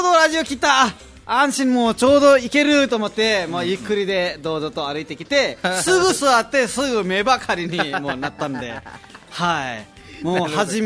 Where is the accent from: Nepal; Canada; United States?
Nepal; Japanese is a second language; now in Japan; ネパールから来ました